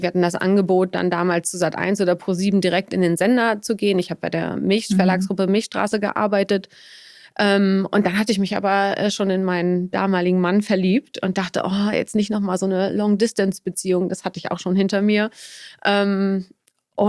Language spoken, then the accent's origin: German; Wolfsburg, Lower Saxony, Germany; Ich bin 1969 in Motown Wolfsburg geboren. Also wirklich in so einer very industrial Umgebung. Und bin sehr international mit Gastarbeiterkindern, so nannte man das früher, aufgewachsen